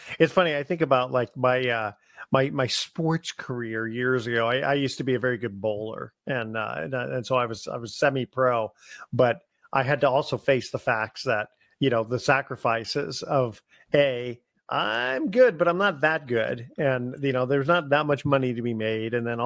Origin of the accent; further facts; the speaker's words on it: Brooklyn, New York, United States; born there; Believe it or not, I was born in Brooklyn.